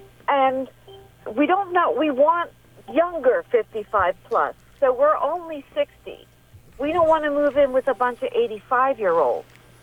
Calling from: Philadelphia, Pennsylvania, United States; Hi, we're calling from Philadelphia, and it's kind of a double entendre question.

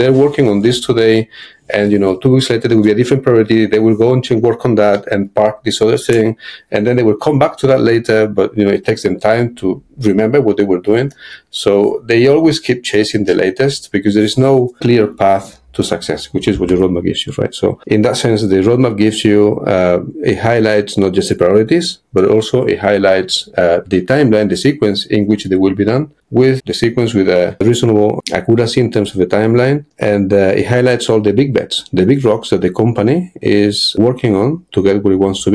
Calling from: Spain; I'm calling from Spain.

